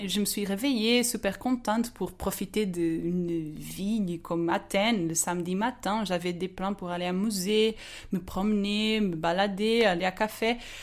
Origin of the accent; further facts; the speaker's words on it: Portugal; French is a second language; j'ai 25 ans et je suis portugaise. Mais alors, tu peux comprendre que j'ai un petit peu d'accent.